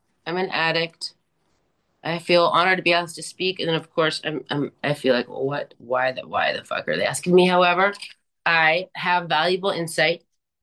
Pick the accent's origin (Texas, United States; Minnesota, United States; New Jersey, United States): Minnesota, United States; Minneapolis; And so I'm 50, and I grew up in Minneapolis